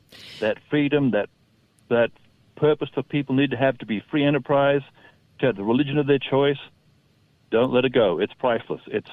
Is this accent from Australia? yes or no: yes; Australia; I'm going to go back to my home country of Australia.